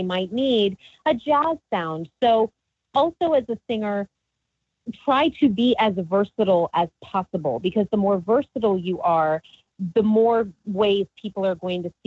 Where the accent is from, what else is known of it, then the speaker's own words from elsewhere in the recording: Savannah, Georgia, United States; You know, my hometown is Savannah, Georgia.